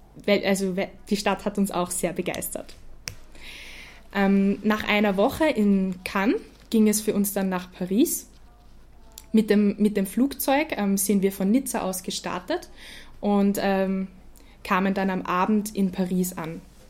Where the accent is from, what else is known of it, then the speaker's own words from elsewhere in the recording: Linz, Upper Austria, Austria; ich komme aus Linz in Oberösterreich.